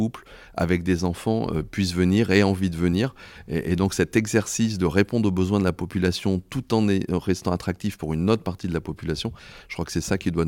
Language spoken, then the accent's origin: French; Cournon, Auvergne-Rhône-Alpes, France; je suis maire de Cournon depuis 2020. J'habite dans cette ville depuis 1970. J'y ai fait ma scolarité, j'y ai enseigné.